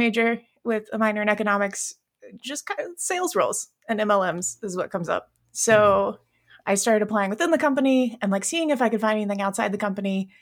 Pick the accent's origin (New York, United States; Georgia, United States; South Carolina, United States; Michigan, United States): Georgia, United States; Atlanta; And on that note … I'm from Atlanta.